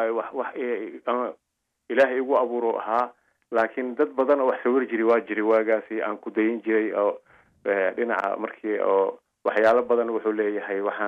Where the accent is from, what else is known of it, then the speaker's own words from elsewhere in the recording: Mogadishu, Banaadir, Somalia; waxaan ku dhashay Muqdisho, Xamar dadka ay u yaqaaniinba. Waxbarashadeedii waxaan joogay Xamar, weligay Xamar ma dhaafin, Xamar aan ku dhashay. Wixii dagaaladii ka dhacay kadib mooye, intii kale Xamar aan ku noolaa.